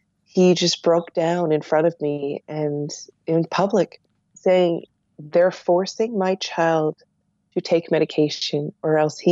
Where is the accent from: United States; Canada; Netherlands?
Canada; Nova Scotia; that happens here in my hometown, my province of Nova Scotia.